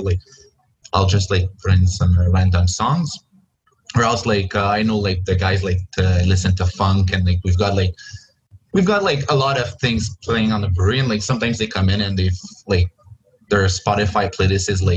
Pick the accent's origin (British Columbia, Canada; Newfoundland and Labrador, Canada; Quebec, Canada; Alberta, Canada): Quebec, Canada; Joliette; I'm from Joliette, so it goes with it.